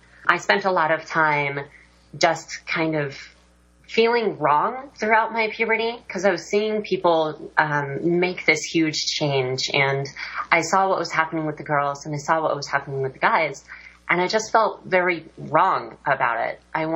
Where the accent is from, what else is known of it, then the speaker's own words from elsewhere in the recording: Cheyenne, Wyoming, United States; So growing up in Cheyenne was very interesting. It's a very neutral area.